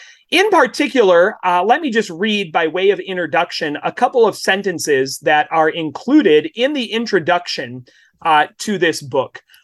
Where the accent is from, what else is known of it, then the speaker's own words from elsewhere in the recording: Winchester, Kansas, United States; I am hailing from Winchester, Kansas.